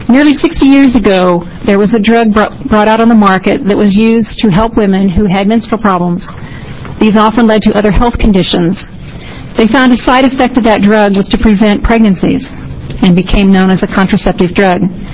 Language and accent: English; Grants Pass, Oregon, United States; I'm from Southern Oregon, Josephine County, Grants Pass specifically.